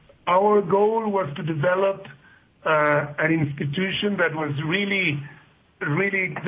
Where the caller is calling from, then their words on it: Bogota, Bogotá, Colombia; I'm calling right now from Bogota, Colombia, South America, Peter.